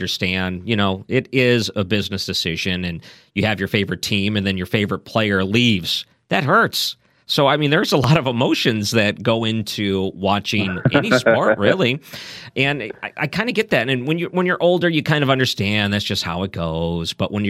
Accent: Detroit, Michigan, United States; Yeah, so I grew up in Detroit.

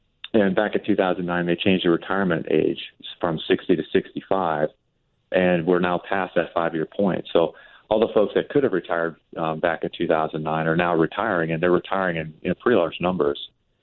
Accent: Montana, United States; given the fact that, you know, I grew up in Montana, a small, and, you know, Billings was my airline or my the place I wanted to fly out of.

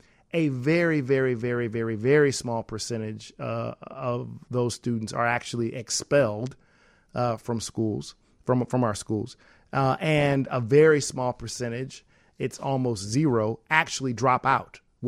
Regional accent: Chicago, Illinois, United States; I grew up here in Chicago and went off to college at Georgetown University for undergrad and Georgetown for law school

